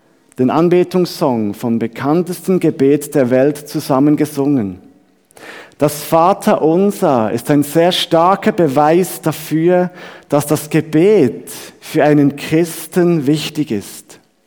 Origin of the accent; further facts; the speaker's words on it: Switzerland; Als Schweizer habe ich zum Beispiel festgestellt